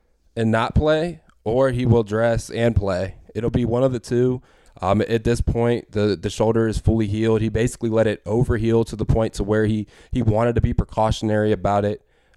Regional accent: Jackson, Mississippi, United States; But especially in Mississippi and you know, growing up in Jackson, I guess you could say, you know, money doesn't always grow on trees, as they say.

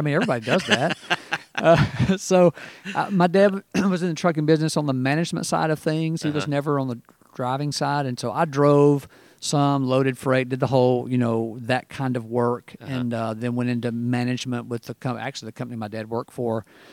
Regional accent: Marietta, Georgia, United States; I started kind of a, I guess you would say, typical Southern upbringing. Grew up near Atlanta. I grew up in Marietta before everybody in the world moved there. It was a smaller town when I grew up.

